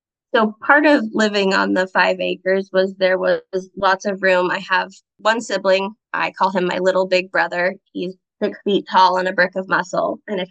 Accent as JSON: {"language": "English", "town": "Grants Pass", "region": "Oregon", "country": "United States", "tie": "born or raised there", "said": "my brain goes back to childhood and growing up in Southern Oregon. I was born and raised in Grants Pass on 5 acres, and I absolutely loved it."}